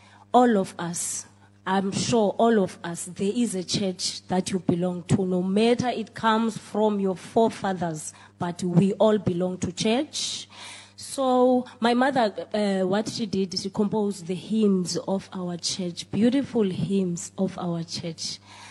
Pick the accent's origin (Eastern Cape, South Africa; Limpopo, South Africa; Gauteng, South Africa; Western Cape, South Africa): Eastern Cape, South Africa; born there; from Old Crossroads. I was born in Eastern Cape